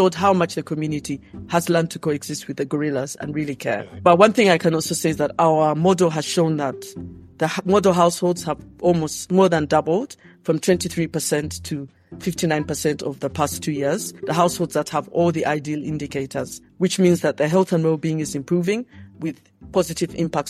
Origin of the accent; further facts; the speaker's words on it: Kampala, Central Region, Uganda; I grew up in Kampala, the capital city of Uganda.